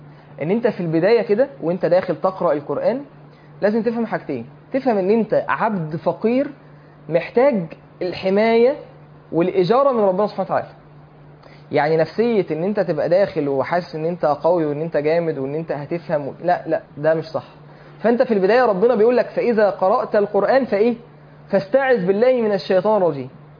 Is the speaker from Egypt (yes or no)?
yes; Egypt; احنا مصريين لو قلت معرفش اتحرق حضرتك.